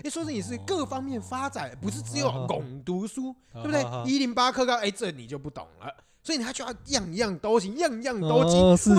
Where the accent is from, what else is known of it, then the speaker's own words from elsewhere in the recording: Taiwan; 今天身为一个台湾人，你只要理科型，你就可以选择是否要走工科。